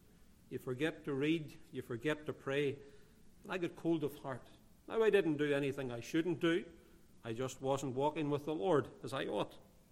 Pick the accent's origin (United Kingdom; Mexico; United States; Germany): United Kingdom; Newtownabbey, Northern Ireland; As you know, I'm from Northern Ireland. I was actually born in a place called Newton Abbey, that's not too far from Belfast, way back in the year of 1970.